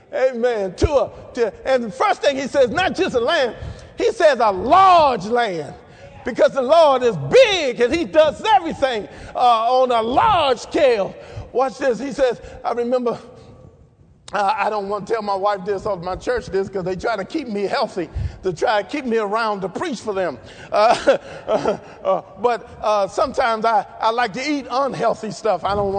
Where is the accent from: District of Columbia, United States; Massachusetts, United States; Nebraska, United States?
District of Columbia, United States; Washington; Now, I'm not from the South. I'm from D.C.